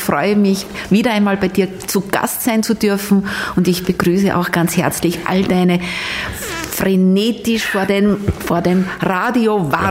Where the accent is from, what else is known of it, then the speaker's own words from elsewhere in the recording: Pinggau, Styria, Austria; Daheim in Ilz, daheim in Pingau, wo ich herkomme, daheim in Hartberg oder sonst.